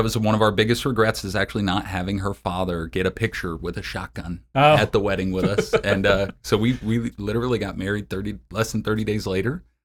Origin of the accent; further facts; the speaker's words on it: Boone, North Carolina, United States; A little town called Boone, North Carolina. Most people don't remember where Boone is or know where it is.